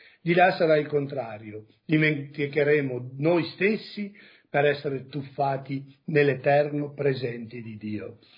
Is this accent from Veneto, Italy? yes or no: yes; Veneto, Italy; io sono veneto come voi e difatti mi sento a casa doppiamente